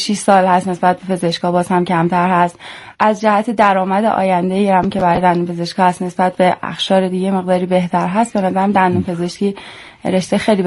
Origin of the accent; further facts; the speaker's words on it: Tehran, Tehran Province, Iran; بله، من تهرانی هستم، متولد تهران هستم.